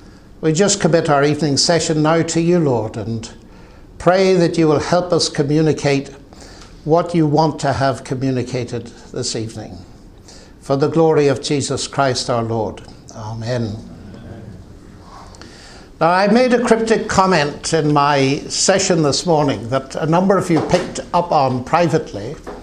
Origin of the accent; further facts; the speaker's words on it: Ireland; I'm going to sound a little bit dogmatic, not simply because I'm Irish